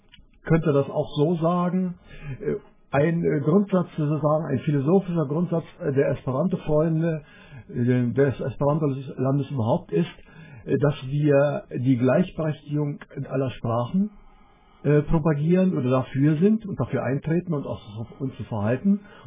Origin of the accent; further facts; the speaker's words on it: Mecklenburg-Vorpommern, Germany; born there; Ich bin in Pommern geboren.